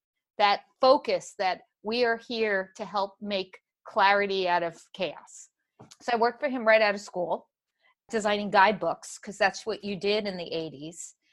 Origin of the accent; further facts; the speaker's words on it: Staten Island, New York, United States; And I'm a girl from Staten Island, okay?